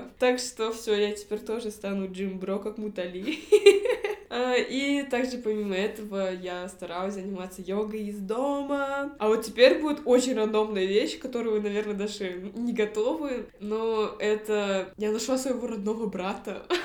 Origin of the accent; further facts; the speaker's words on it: Almaty, Kazakhstan; вернулась в Алматы, и я поняла, насколько сильно я скучала по своему родному городу. И, конечно, звучу сейчас как типичная коренная алматинка в каком-то там поколении